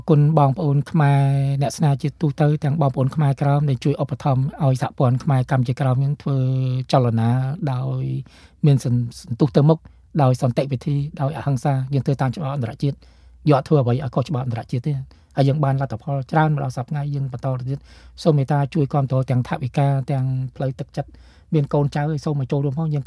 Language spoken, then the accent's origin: Khmer; Mekong Delta, Vietnam; យើងជាខ្មែរក្រមក៏ស្រឡាញ់ទឹកដីកម្ពុជាដូចដីយើងដែរ